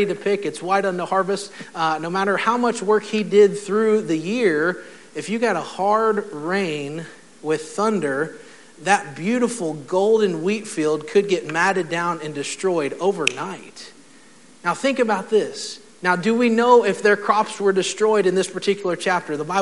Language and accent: English; Farmersville, United States; Growing up in Farmersville, we lived on a farm, but it was my dad was not a farmer.